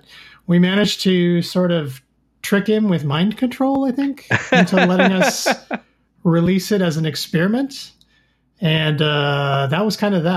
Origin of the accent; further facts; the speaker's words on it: Detroit, Michigan, United States; also born or lived in Boston / Denver; now in Seattle, United States; I lived in Detroit, the Detroit area where I grew up, also Denver. And then now I live in the Seattle area